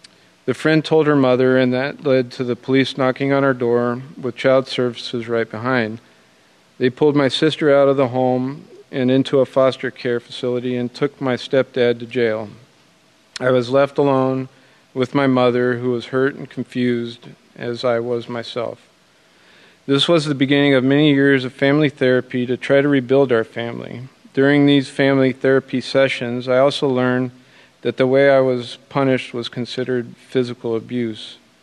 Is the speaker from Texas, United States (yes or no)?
no; California, United States; born there; I was born in Southern California to my mother and father's father, whose marriage was already on the rocks.